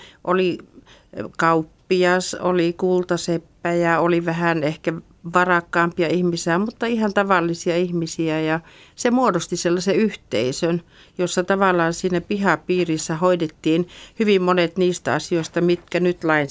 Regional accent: Kuopio, Northern Savonia, Finland; also born or lived in Keitele; Synnyin silloin sotien aikana Keiteleellä, vaikka perheemme oli asettunut asumaan Kuopion

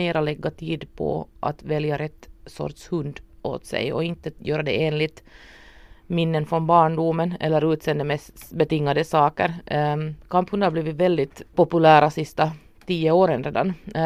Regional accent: Finland; Vi är ganska ambitiösa men vi är också typiska finnar att vi har lite svårt att ta till oss någon slags hjälp om vi inte vill ha den.

